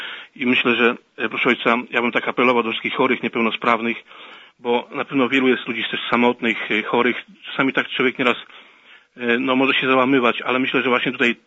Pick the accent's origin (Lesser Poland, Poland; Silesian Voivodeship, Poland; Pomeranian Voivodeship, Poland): Pomeranian Voivodeship, Poland; Też ja jestem tutaj Kaszubą, to moje tej kaszubskie serce też mocniej zabiło